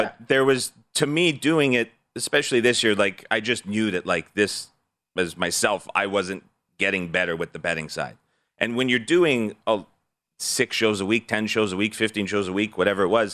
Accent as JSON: {"language": "English", "region": "Alberta", "country": "Canada", "said": "as a Canadian, just pack up and move into the States. But I think for sure, winters in California, a lot more appealing than winters in Alberta, Canada."}